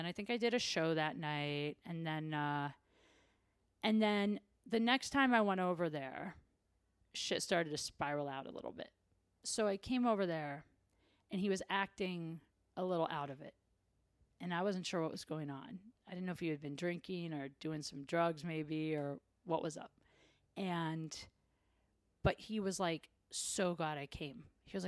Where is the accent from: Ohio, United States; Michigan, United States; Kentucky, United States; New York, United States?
Ohio, United States; he knows I'm from Ohio.